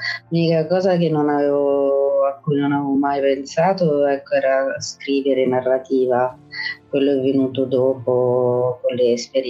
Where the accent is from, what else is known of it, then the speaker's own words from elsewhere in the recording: Catanzaro, Calabria, Italy; moved away as an adult; now in Rome, Italy; Io sono nata e cresciuta a Catanzaro, in Calabria. Poi sono andata a studiare a Roma e ci sono rimasta praticamente fino ad ora.